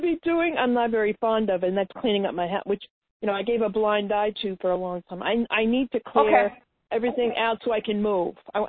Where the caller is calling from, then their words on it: Connecticut, United States; Thank you for I'm calling you from Connecticut.